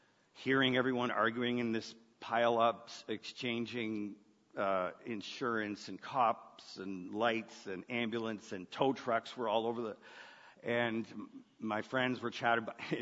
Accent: Brampton, Ontario, Canada; One day, I came home to Brampton from Western. And driveway of our house was a brand new car.

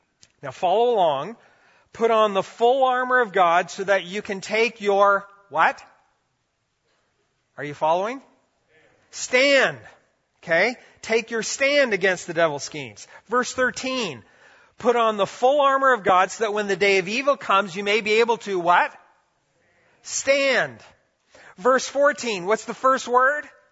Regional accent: Brazil; now in North America; I grew up in Brazil where we saw demonic stuff happen, not on a regular basis, but we saw it.

